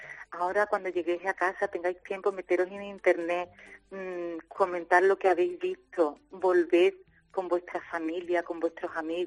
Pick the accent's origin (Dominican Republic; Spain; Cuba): Spain; Mairena del Aljarafe, Andalusia; Yo soy de Mairena del Aljarafe y aparte de querer un lugar cercano, pues me gustaba mucho estar aquí en la naturaleza. Yo soy de campo